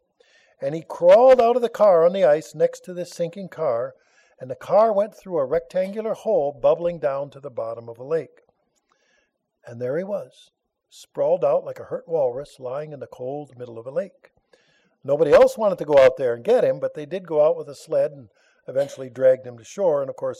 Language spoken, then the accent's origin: English; Minnesota, United States; especially in the northern states where I was raised in Minnesota